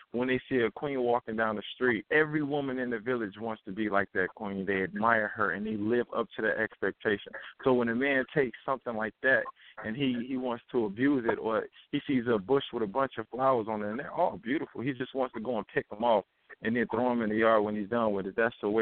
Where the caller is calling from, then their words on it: Chicago, Illinois, United States; I am from Chicago, Illinois.